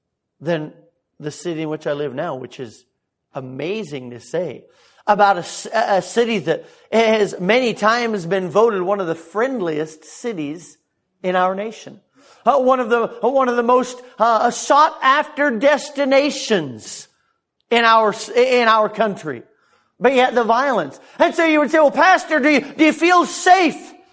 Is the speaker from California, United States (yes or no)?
yes; Sacramento, California, United States; now in Charleston, United States; And we moved from Sacramento, California, out to the wonderful Charleston, South Carolina.